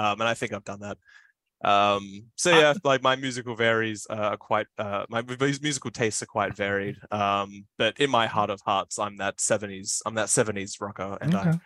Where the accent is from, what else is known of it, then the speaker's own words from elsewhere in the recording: Australia; I don't think I'm very Australian in a lot of ways